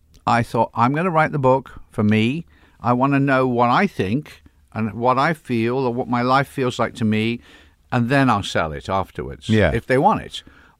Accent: England, United Kingdom; I'm English. I'll take anything that's going.

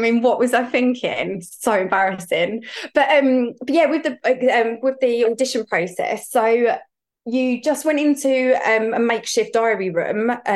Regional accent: East of England, United Kingdom; I'm from Essex.

